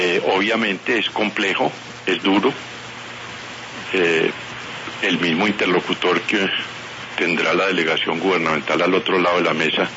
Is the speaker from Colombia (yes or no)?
yes; Colombia